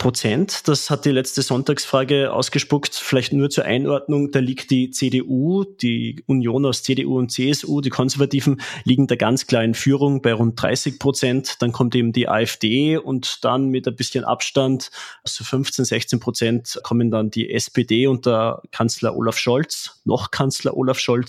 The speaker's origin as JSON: {"language": "German", "country": "Austria", "lives_now": "Berlin, Germany", "said": "Genau, als Österreicher kann man sagen, wir sind endlich wieder wer."}